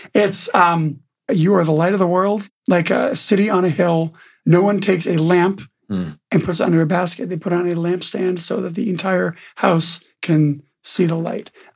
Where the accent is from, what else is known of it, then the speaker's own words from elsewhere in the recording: Maine, United States; also born or lived in Los Angeles; I grew up in Maine, lived in Los Angeles, live here now.